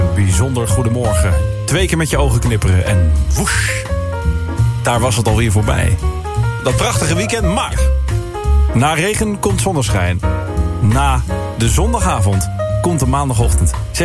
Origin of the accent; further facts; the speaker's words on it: IJmuiden, North Holland, Netherlands; born there; Groot feest in mijn geboorteplaats IJmuiden en omgeving.